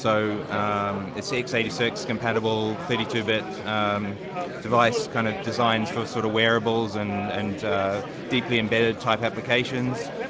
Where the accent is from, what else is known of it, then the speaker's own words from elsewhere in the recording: United Kingdom; I'm from the UK.